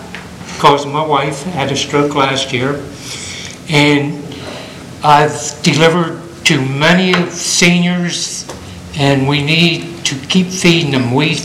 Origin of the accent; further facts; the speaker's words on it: Millsboro, United States; from Millsboro